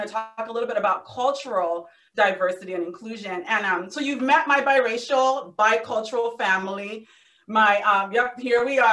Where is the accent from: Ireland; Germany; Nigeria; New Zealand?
Nigeria; now in United States; I am Nigerian. I was born here in the US. I was the only one of my siblings to be born here. My mom came because she had health issues, but I was raised in Nigeria.